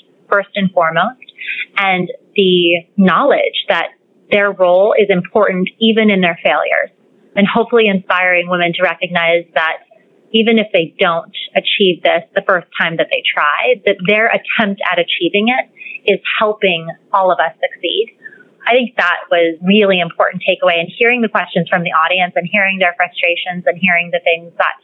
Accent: Southwest, United States; I came from the Southwest, low cost of living. I had a single mother.

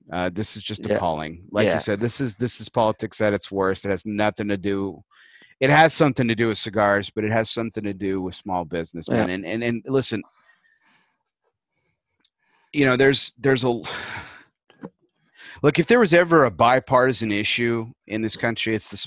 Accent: El Paso, Texas, United States; Fabens, Texas, which is a small town outside my hometown of El Paso, Texas, which is a blink and you'll miss it town.

